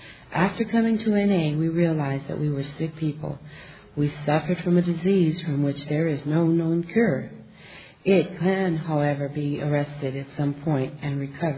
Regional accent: California, United States; Hi, family. … from Orange County, California.

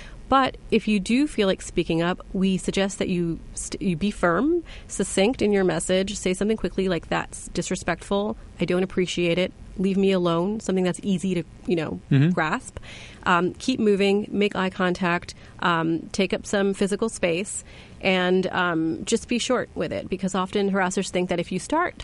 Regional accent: United States; also born or lived in United Kingdom; I was born in the UK. My parents are from India. I grew up in the United States.

